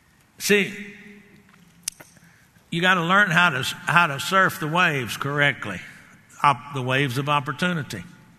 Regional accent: Garland, Texas, United States; I grew up in Garland, Texas. I watched Garland grow.

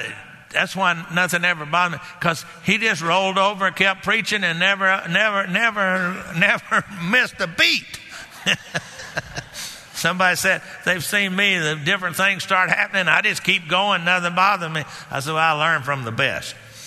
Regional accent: Texas, United States; But I'm from Texas, so that's what we say where I'm from. I think they say that up here in Oklahoma, too.

